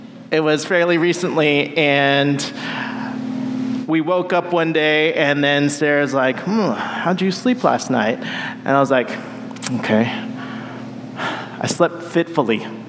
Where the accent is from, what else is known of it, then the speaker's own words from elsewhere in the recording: Philippines; I'm excited to preach on Philippians because I'm Filipino.